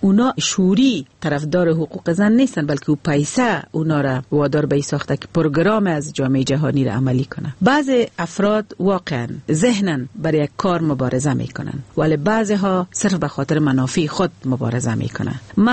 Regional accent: Afghanistan; ما افغان هستیم

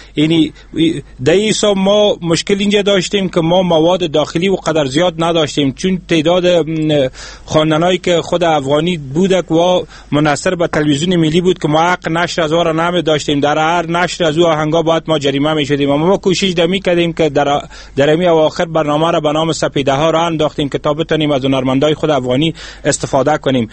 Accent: Kabul, Afghanistan; ما بچه کابل هستم، در همین کابل تولد شدیم، دائم در کوچای کابل که ما گشت گذار میکردیم بزرگ شدیم

